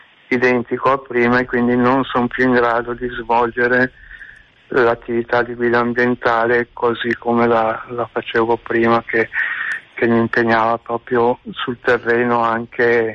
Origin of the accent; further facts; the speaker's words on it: Canzo, Lombardy, Italy; Io sono di Canzo, che è un paese di circa 5.000 abitanti vicino a Milano, facilmente raggiungibile anche in treno